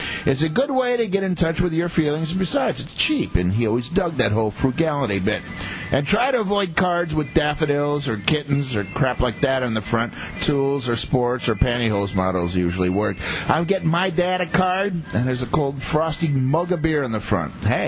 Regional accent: Wisconsin, United States; I'm from Wisconsin.

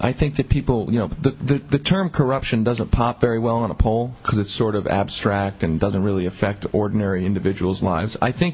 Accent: Philadelphia, Pennsylvania, United States; I'm originally from Philadelphia, yeah.

